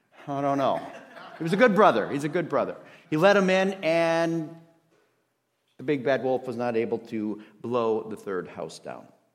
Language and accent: English; Minnesota, United States; accent: Minnesota; now in Dallas, United States; I'm originally from Minnesota.